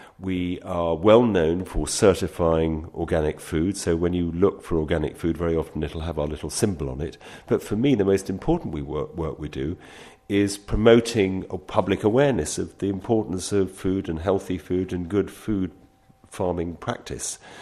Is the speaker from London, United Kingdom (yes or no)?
yes; London, United Kingdom; now in Wales, United Kingdom; Well, I'm a Londoner. I come from, well, various bits of London, Dulwich, Peckham, Barnet. So I'm an urban dweller